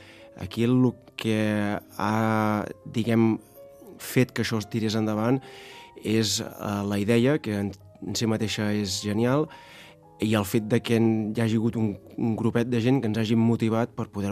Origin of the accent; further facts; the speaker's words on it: Centelles, Catalonia, Spain; Centelles és, per mi és ideal, a veure que sigui el meu poble